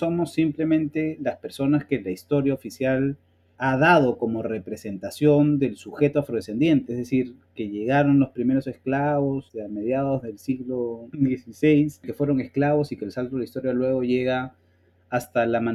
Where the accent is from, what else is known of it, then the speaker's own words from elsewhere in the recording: Peru; yo no soy menos peruano que otro porque me digo afroperuano.